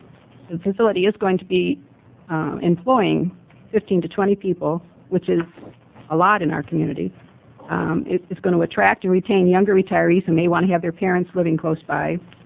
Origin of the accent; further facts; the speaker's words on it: United States; from Curry County.